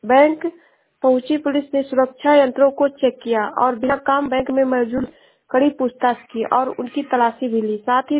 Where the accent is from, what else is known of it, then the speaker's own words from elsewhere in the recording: Uttar Pradesh, India; मैं जिला श्रावस्ती से हूँ।